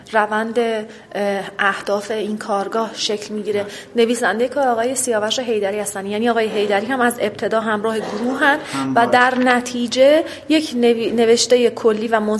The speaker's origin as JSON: {"language": "Persian", "country": "Iran", "said": "از نظر ما که ایرانی هستیم"}